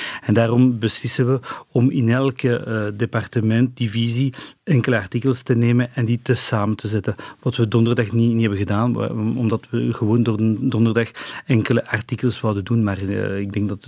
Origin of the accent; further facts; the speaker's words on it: Wavre, Walloon Brabant, Belgium; Dutch is a second language; Ja, ik kom van Waver.